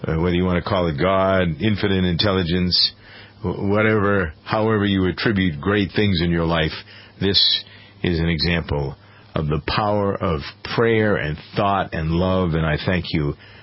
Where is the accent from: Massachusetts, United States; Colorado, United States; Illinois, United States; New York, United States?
Massachusetts, United States; Framingham; the story surrounds a man who is from my hometown of Framingham